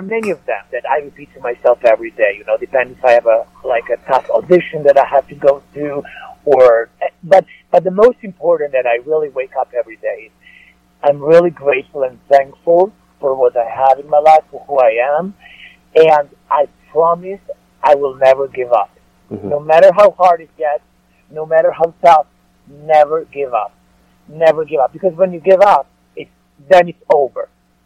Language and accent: English; Italy; English is a second language; So I went back to Italy after 5 years not working in my home country. It was nice to go back and work there.